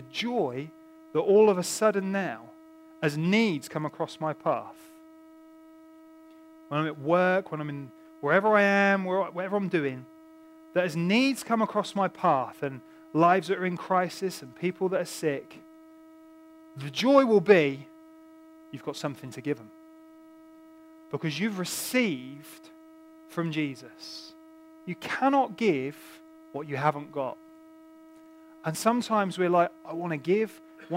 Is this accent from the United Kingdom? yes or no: yes; England, United Kingdom; I'm a Brit